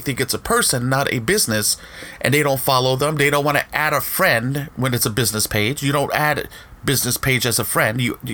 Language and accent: English; California, United States; And I'm from the Bay Area, so those that are listening from the West Coast know that term.